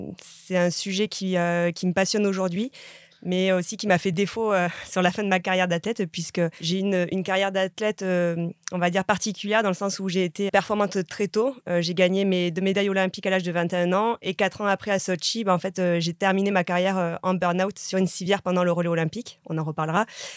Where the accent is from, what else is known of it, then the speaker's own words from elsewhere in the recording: Bagnères-de-Luchon, Occitanie, France; accent: Pyrenean; now in Annecy, France; j'ai 35 ans. Le petit accent que vous entendez vient des Pyrénées, puisque je suis originaire de Bagnères-de-Luchon. Donc, c'est les Pyrénées centrales, juste à la limite de l'Espagne. Et aujourd'hui, je vis à côté d'Annecy